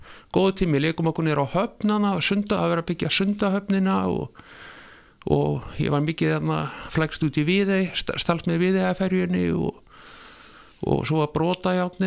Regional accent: Reykjavik, Capital Region, Iceland; Nei, ég fættist á fæðingarheimlun í Reykjavík og vesturbæingur svona að upplagi en ólst upp í Lauganeskverfinu.

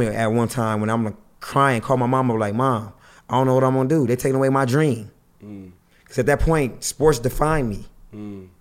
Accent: Long Beach, California, United States; You know, I'm from Long Beach

